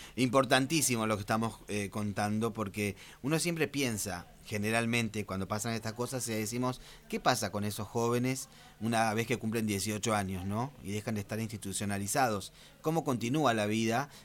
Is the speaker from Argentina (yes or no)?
yes; Rafaela, Santa Fe, Argentina; yo que vengo de Rafaela, conocía ese lugar durante muchos años